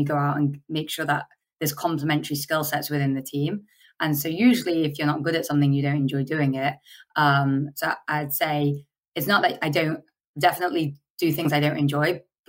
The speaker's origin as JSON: {"language": "English", "town": "Manchester", "region": "North West England", "country": "United Kingdom", "tie": "born or raised there", "said": "by religion, I'm Sikh. Like, I grew up in Manchester, as I said, like, parents, doctors, fairly conservative."}